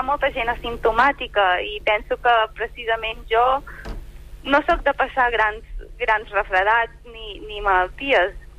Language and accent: Catalan; Santa Coloma de Farners, Catalonia, Spain; Soc de Santa Coloma, sí.